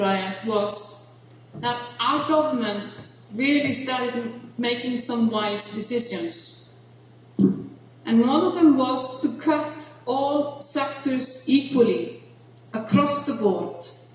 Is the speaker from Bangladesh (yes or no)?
no; Iceland; a process I was actively involved in 10 years ago in my home country, Iceland.